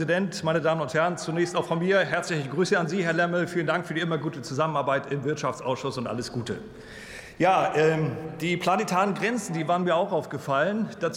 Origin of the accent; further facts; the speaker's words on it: Germany; ich bin wie Herr Lemmel in der DDR groß geworden